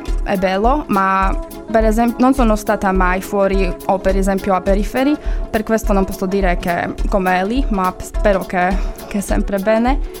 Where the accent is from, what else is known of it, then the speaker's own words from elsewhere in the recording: Slovakia; Italian is a second language; moved away as an adult; now in Cagliari, Italy; Vieni da Slovacchia.